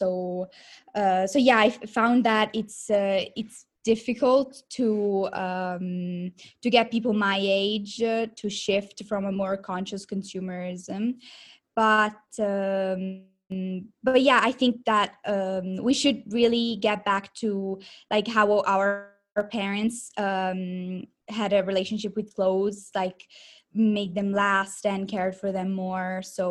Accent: Italy; English is a second language; also born or lived in Perth, Australia; So I'm 18. I'm from Italy, even though I lived in Australia in Perth for 2 years.

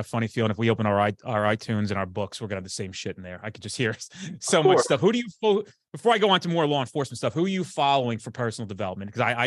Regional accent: Bronx, New York, United States; oh, where are you from? I'm from the Bronx.

